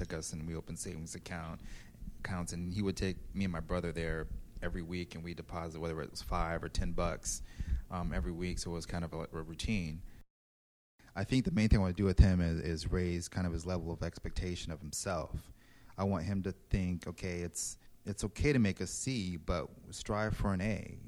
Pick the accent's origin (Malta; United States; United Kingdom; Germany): Germany; You know, I grew up in Germany, so I was around a different type of environment, different folks.